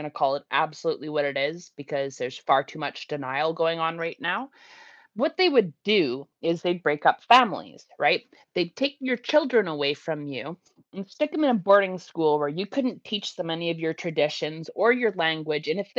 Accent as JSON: {"language": "English", "region": "British Columbia", "country": "Canada", "tie": "born or raised there", "said": "unmarked at Kamloops, BC. That hit home really fucking hard to me too, because that is really close to my hometown. Like, I've been there."}